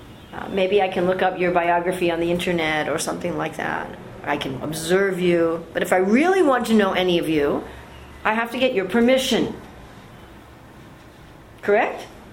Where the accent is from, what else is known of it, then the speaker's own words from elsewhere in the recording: New York, United States; accent: American; And I'm, as you can hear from my accent, an American. And not only an American, I'm from New York.